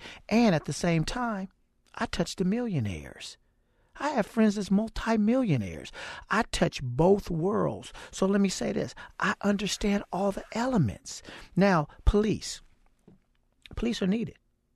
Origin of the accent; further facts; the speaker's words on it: Oakland, California, United States; Born and raised in Oakland where I grew up, they call it the killing zone. I was born to fail.